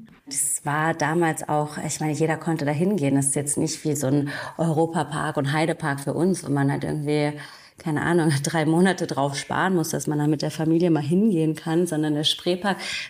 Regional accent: Hamburg, Germany; Ich komme genau ursprünglich aus Hamburg, bin dort geboren und auch aufgewachsen. Meine andere Hälfte quasi ist französisch.

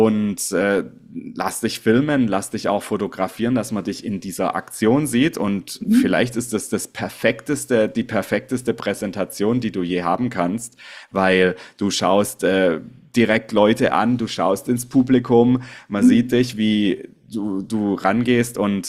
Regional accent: Southwest Germany, Germany; Ich komme aus dem Südwesten in Deutschland

